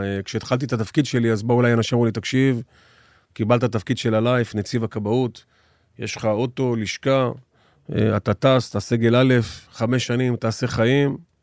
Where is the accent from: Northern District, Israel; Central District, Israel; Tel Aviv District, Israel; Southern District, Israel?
Southern District, Israel; born there; אני נולדתי במושב הודעה בדרום